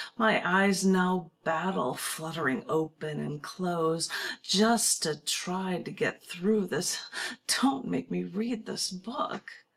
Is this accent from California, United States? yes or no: no; Chicago, Illinois, United States; share with you a poem just because it's for my Chicago reference, because I like you guys and I like my hometown and I like my skyscrapers.